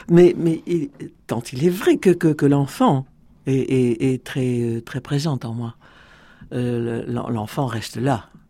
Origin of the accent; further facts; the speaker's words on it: Montpellier, Occitanie, France; born there; Je suis née à Montpellier parce que mon père était corse.